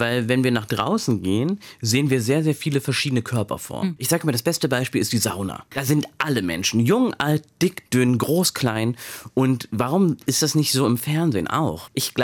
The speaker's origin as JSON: {"language": "German", "town": "Bad Belzig", "region": "Brandenburg", "country": "Germany", "tie": "born or raised there", "said": "Ich bin ja auf dem Land groß geworden. Ich komme ja aus Bad Belzig, da aus so einem kleinen Dorf daneben."}